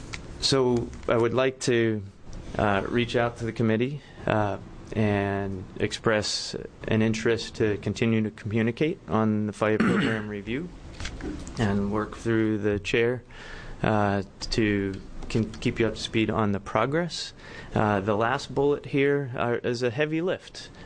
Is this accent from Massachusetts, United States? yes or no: yes; East Boston, Massachusetts, United States; accent: Bay State; East Boston, sir.